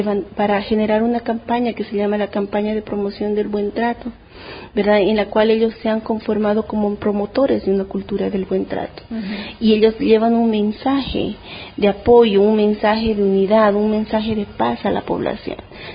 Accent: Bolivia; la fundación de la Red Viva en mi país, en Bolivia.

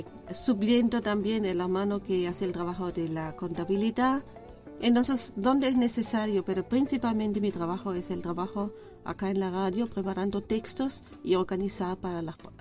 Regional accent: Stuttgart, Baden-Württemberg, Germany; Spanish is a second language; moved away as an adult; De Stuttgart. Vienen del sur, cerca de Múnich.

